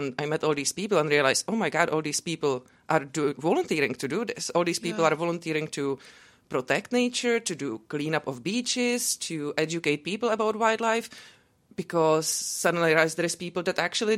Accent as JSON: {"language": "English", "country": "Czechia", "tie": "born or raised there", "lives_now": "Ireland", "said": "So where I grew up in Czech Republic, it wouldn't be unusual to spend a lot of time in nature."}